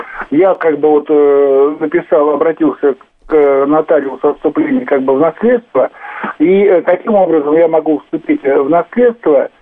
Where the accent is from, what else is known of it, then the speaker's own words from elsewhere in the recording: Moscow, Russia; я из Москвы